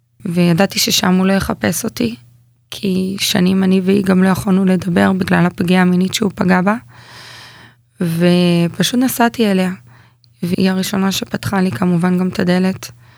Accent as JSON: {"language": "Hebrew", "region": "North", "country": "Israel", "said": "אני מהצפון אחרי 4 ימים בערך מגיעה לבית שמש, לאחותי."}